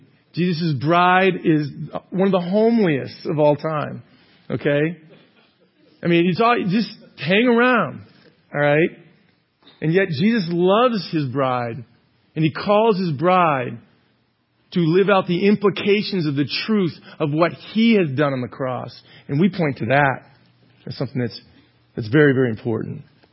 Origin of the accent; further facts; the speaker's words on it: East Coast, United States; Now, I'm from the East Coast. Now, I played at Boston College. I'm a Patriots fan. But I've lived here for about, 16 years now.